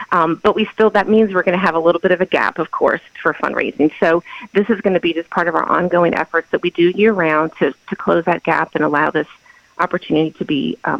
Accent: Louisiana, United States; And of course, we're from Louisiana, so we like to celebrate things.

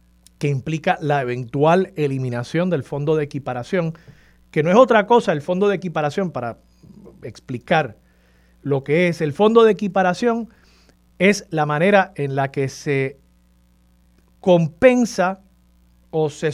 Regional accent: Puerto Rico; para que comencemos como puertorriqueños y como país

